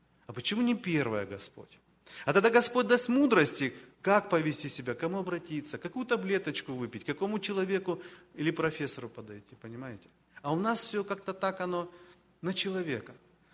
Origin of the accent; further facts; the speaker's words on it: Donetsk, Donetsk Oblast, Ukraine; я с Украины, они мне, так сказать, в то время близкое